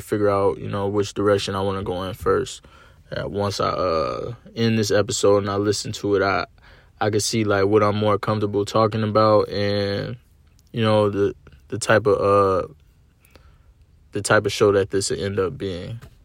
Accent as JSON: {"language": "English", "town": "North Chicago", "region": "Illinois", "country": "United States", "said": "I come from the Chicagoland area, more specifically North Chicago, which is about an hour outside of Chicago."}